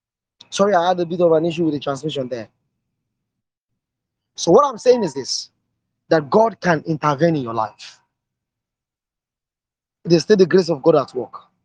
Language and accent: English; Yorubaland, Nigeria; I was brought up in Yoruba, I mean in Yoruba land, and I was I was what you call a Yoruba boy, I didn't really understand Yoruba. I mean, I couldn't really speak Yoruba in a setting, in a formal setting.